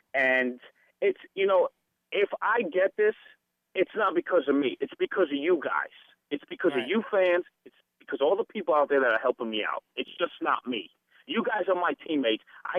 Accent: Brooklyn, New York, United States; look, I'm from Brooklyn. I'll be straight up. I'm a diehard Yankee fan, you know.

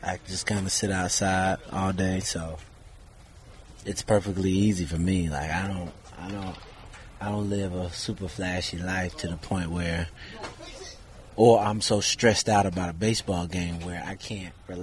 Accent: Florida, United States; I represent Florida. So it's just like a bonus being able to represent and play in my home state

